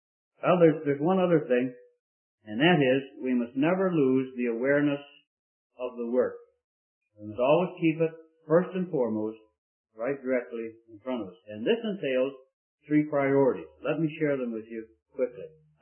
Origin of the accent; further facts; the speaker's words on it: Scotland, United Kingdom; being a Scotsman, I don't mind the fact that the other fellow has to pick up the dinner tab